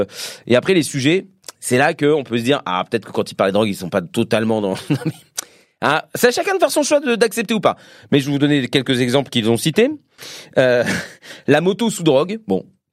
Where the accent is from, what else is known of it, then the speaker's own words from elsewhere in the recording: France; De toute façon, moi, je suis français, je comprends pas les paroles